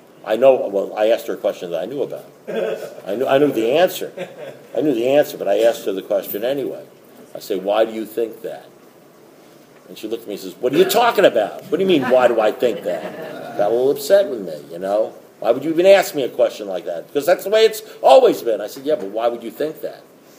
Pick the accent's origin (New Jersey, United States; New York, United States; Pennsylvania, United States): New York, United States; I mean, I'm a kid from New York, you know